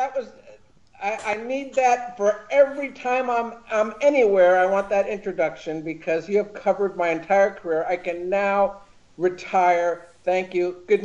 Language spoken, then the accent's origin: English; New Jersey, United States; Well, I grew up back in New Jersey, and I loved cartoons when I was a kid right out of the gate.